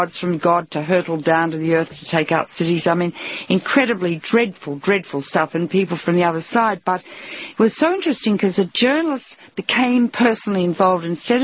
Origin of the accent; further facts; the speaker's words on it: Australia; I'm an Australian, so we shoot straight from the shoulder.